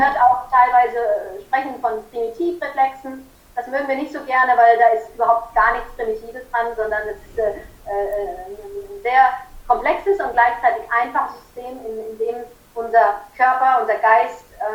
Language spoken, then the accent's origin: German; Germany; now in France; ich bin Deutsche, ich lebe in Frankreich, das seit 30 Jahren. Aber meine Seele ist tief Englisch, anglophon.